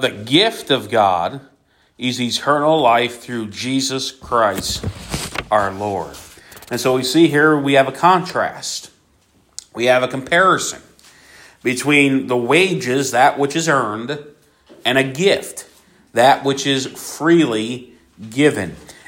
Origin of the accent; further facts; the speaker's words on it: Philadelphia, Pennsylvania, United States; growing up in Philly